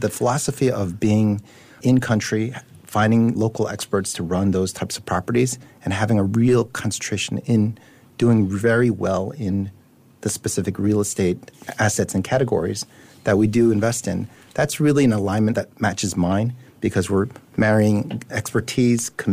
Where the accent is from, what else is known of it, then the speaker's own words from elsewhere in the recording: United States; I'm actually Korean by descent, and I'm an American. I've grown up in America.